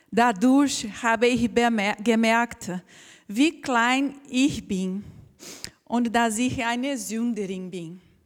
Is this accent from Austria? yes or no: no; Brazil; German is a second language; now in Germany; Ich komme aus Brasilien. Ich lebe in Deutschland seit 2011.